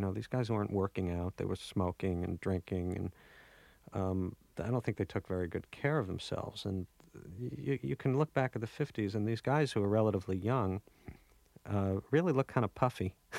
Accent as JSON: {"language": "English", "town": "Oceanside", "region": "New York", "country": "United States", "said": "And I'm from Oceanside, Long Island"}